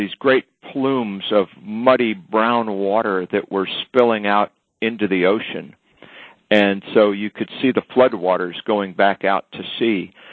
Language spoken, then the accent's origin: English; Texas, United States; And I grew up on the Gulf Coast of Texas. I've been through a number of hurricanes on the ground.